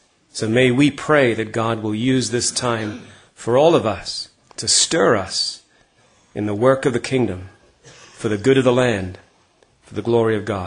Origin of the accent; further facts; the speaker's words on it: Canada; As our brother said, I am from Canada.